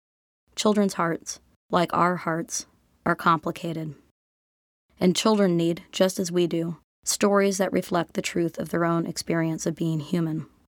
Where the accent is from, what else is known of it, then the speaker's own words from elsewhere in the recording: Florida, United States; also born or lived in Philadelphia; I grew up in Florida, but before Florida, until I was 5 years old, I lived in a house on Linden Lane in Philadelphia.